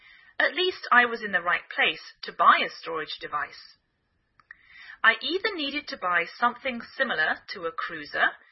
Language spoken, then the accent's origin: English; England, United Kingdom; now in United States